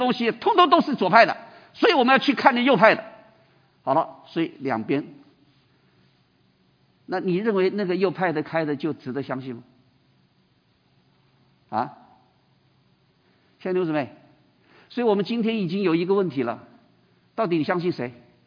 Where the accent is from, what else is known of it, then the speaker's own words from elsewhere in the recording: China; 我们中国人最会做暗中的事情呢，是不是？